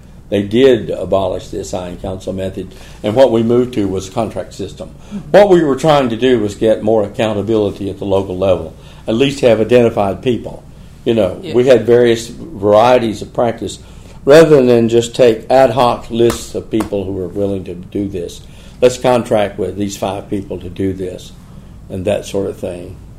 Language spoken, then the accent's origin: English; Florida, United States; And I come from Florida. I live in Florida now, where we have the most active revelation of data and information